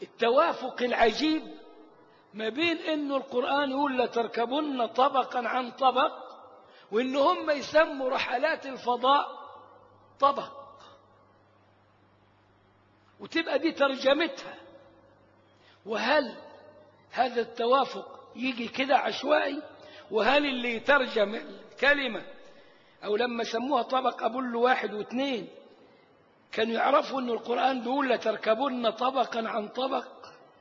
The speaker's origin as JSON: {"language": "Arabic", "country": "Egypt", "said": "الأرثوذكس دول عندنا في مصر"}